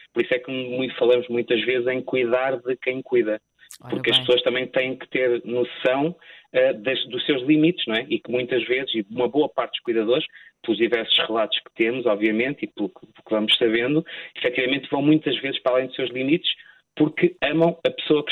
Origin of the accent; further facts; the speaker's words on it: Viseu, Portugal; Depois, em 2012, na minha cidade, de onde eu sou, em Viseu